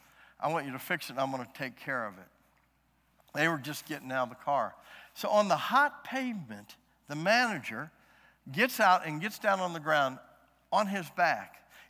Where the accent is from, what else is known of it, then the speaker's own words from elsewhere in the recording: St. Louis, Missouri, United States; I'm in a 94.5% white town. We're from St. Louis.